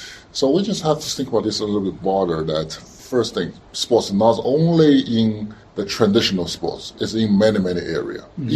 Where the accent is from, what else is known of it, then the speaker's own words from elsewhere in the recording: Shanghai, China; All grew up in China, in Shanghai mostly.